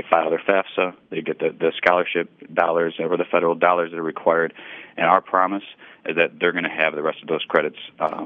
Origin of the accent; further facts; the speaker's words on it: Lansing, Michigan, United States; Born and raised on Shiawassee, moved to the west side around middle school. I've had a Lansing address until 4 years that I didn't when it was East Lansing.